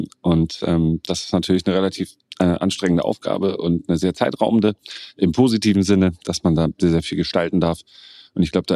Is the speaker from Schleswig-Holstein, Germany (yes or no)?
yes; Kiel, Schleswig-Holstein, Germany; ich bin in Kiel geboren und durch die Wassernähe waren meine Hobbys immer mit Wasser verbunden.